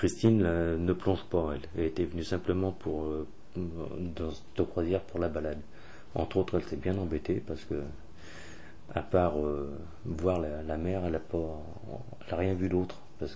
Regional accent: Villeurbanne, Auvergne-Rhône-Alpes, France; ils ont fait tous les magasins de Lyon et de Villeurbanne, parce qu'on est de Villeurbanne

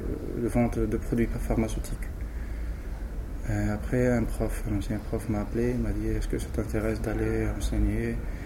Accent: Algiers, Algiers Province, Algeria; Non, je suis d'Alger.

